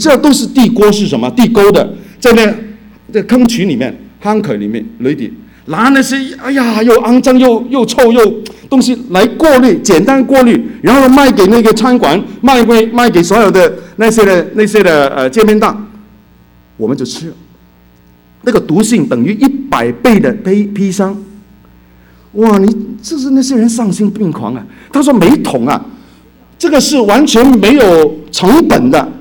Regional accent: Hong Kong; 尤其是我们香港人，我香港来的，对不对？香港人骂人很厉害的

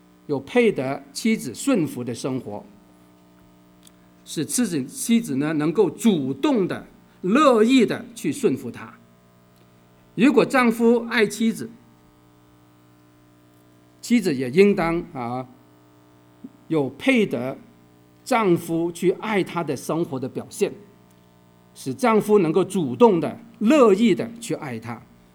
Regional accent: China; 特别我们中国人我们在中国的时候呢已经打惯了，所以呢来到这里呢还是打

